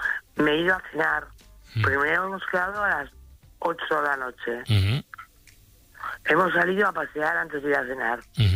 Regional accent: Murchante, Navarre, Spain; Yo soy de Murchante, Navarra.

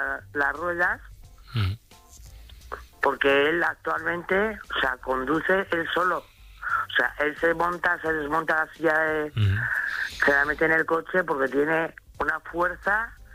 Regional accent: Murchante, Navarre, Spain; Yo soy de Murchante, Navarra.

